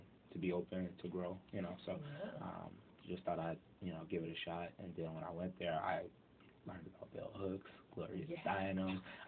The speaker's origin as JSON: {"language": "English", "town": "Chicago", "region": "Illinois", "country": "United States", "said": "For sure, Well, I'm from Chicago. I went to a private high school called Loyola Academy."}